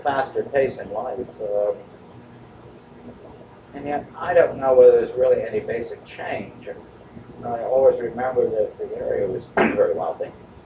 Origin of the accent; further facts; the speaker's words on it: Lakeville, United States; I grew up in Lakeville. As had my father, and as had his mother for most of her life. Went to local school.